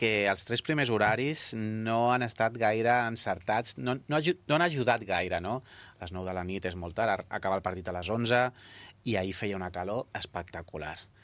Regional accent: Sentmenat, Catalonia, Spain; jo sóc de Sant Manat

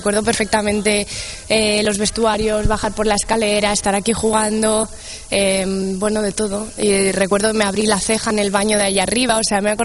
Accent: Sabadell, Catalonia, Spain; born there; He estado durante 9 años también en el CAR de San Cugat y soy nacida en Sabadell.

